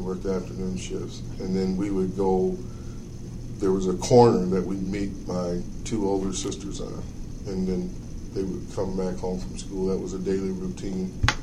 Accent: Lansing, Michigan, United States; It was a great growing up in Lansing. I mean, I couldn't imagine growing up anywhere else.

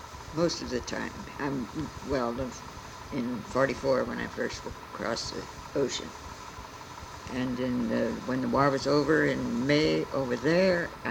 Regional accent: Louisville, Kentucky, United States; I was born in Louisville, Kentucky, and is that what you want?

